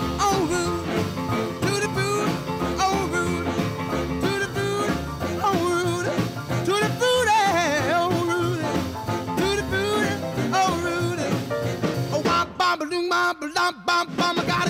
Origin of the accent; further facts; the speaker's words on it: Macon, Georgia, United States; In my hometown, Macon, Georgia, where I'm from, I've never heard any rock and roll music before.